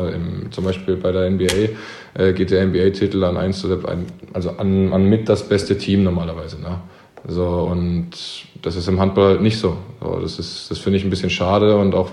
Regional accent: Karlsruhe, Baden-Württemberg, Germany; hatte ich dann doch viel Zeit in Karlsruhe in meiner Heimat

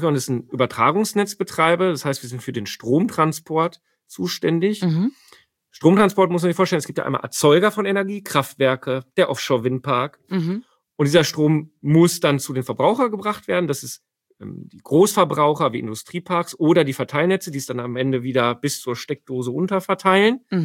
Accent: North Rhine-Westphalia, Germany; Ich komme hier aus dem Sauerland.

